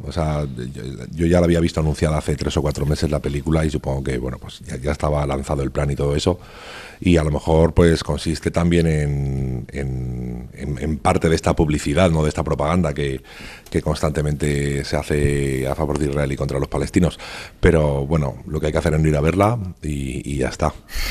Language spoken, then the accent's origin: Spanish; Madrid, Community of Madrid, Spain; Claro, yo soy madrileño